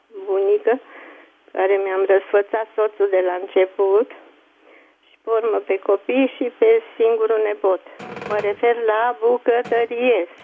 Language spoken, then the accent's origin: Romanian; Sighișoara, Mureș County, Romania; now in Bucharest, Romania; Noi locuiam în București, dar eu vin din Adeal, de la Sighișoara.